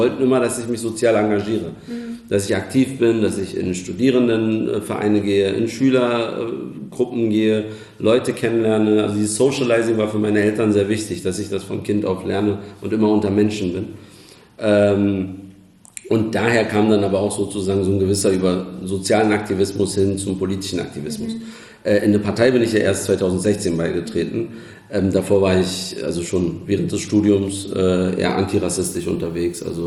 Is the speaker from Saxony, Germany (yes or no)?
no; Berlin, Germany; bin gebürtiger Kreuzberger, aufgewachsen in Neukölln. Deshalb, ich sage immer, ich habe einen Kreuzberger Migrationshintergrund